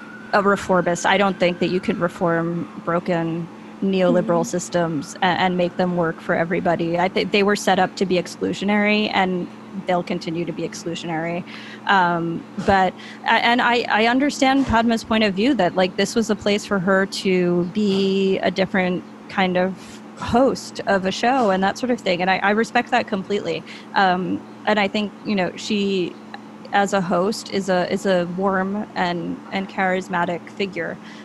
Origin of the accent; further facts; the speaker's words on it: New York, United States; born there; I say this from a huge amount of privilege as I was born on Long Island. Like, I'm, you know, I am a human melting pot.